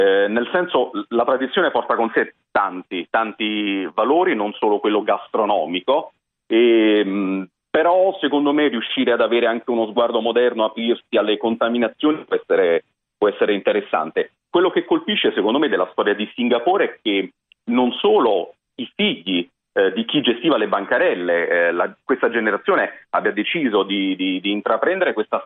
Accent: Naples, Campania, Italy; now in Rome, Italy; io sono da tanti anni a Roma, ma sono nato e cresciuto a Napoli

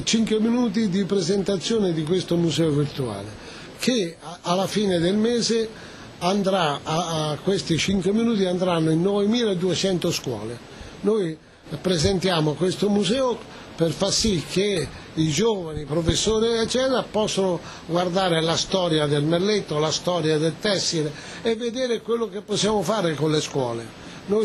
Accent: Umbria, Italy; Io vengo dall'Umbria

